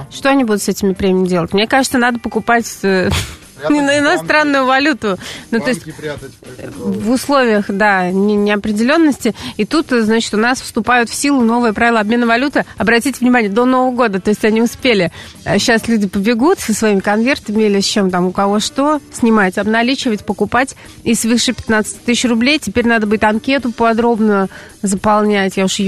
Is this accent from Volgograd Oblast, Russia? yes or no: no; Saint Petersburg, Russia; now in Moscow, Russia; Ведь я из Петербурга